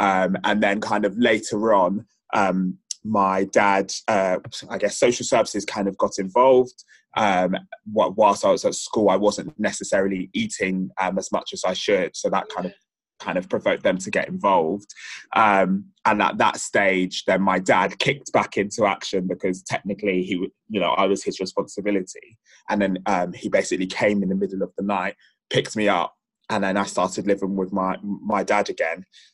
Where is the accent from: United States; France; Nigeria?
Nigeria; born there; I'm of Nigerian background, and I was born in Nigeria.